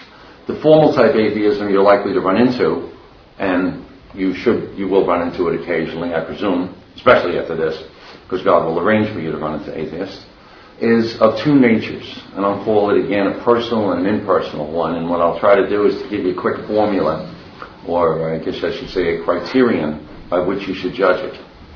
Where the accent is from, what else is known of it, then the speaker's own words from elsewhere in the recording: New York, United States; I'm a fellow from New York who runs an organization which is called All Roads Ministry.